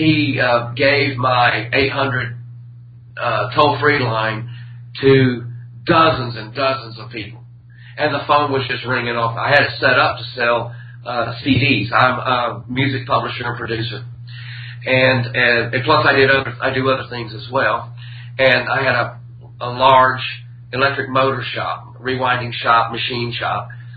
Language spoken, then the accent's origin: English; Armuchee, Georgia, United States; I grew up in Armurchie, Georgia.